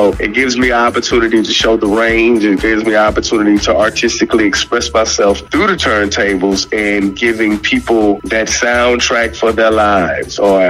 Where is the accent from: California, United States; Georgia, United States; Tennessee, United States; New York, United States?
Georgia, United States; Macon; now in Atlanta, United States; I'm from Macon, Georgia, just south of Atlanta, and moved to the metropolitan area about 4 years ago.